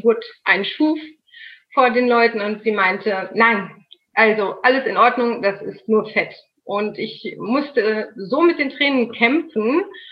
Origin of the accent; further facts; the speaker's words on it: Soest, North Rhine-Westphalia, Germany; genau 39 Jahre, komme aus NRW. Das Örtchen in der Nähe heißt Soest. Ich weiß nicht, in der Nähe von Dortmund, ob das jemand kennt.